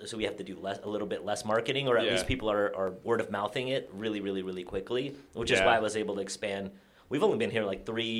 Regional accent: San Francisco, California, United States; I'm from San Francisco, born and raised.

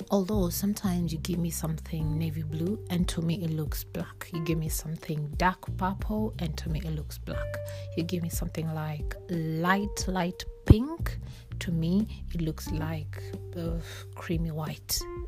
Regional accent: Kenya; moved away as an adult; now in England; I am originally from Kenya, born and raised in Kenya. I moved to England when I was 19.

